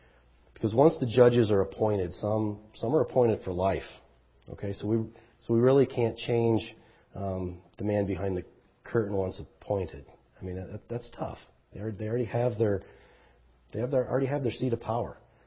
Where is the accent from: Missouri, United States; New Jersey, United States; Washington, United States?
Missouri, United States; Kansas City; For instance, you know, in Missouri, I'm from Kansas City.